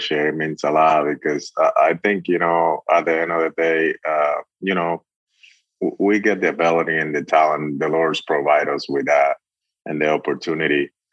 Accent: Dominican Republic; I mean, I was, you know, born and raised in the Dominican Republic as a, you know, young age.

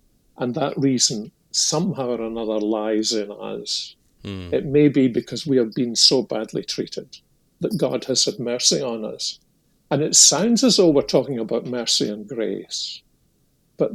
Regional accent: Scotland, United Kingdom; when I was a youngster growing up in Protestant Scotland

